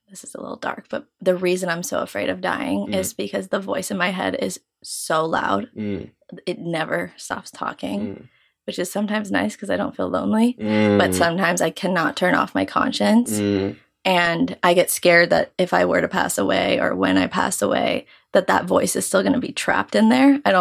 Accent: New York, United States; for those of you who don't know, and I am 24. I'm from New York.

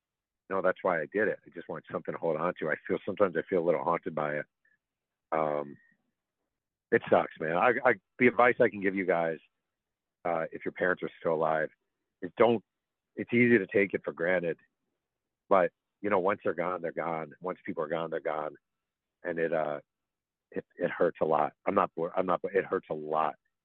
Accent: Mahopac, New York, United States; There's a place in my hometown of Mayopac, New York, called the Freight House Cafe that I love.

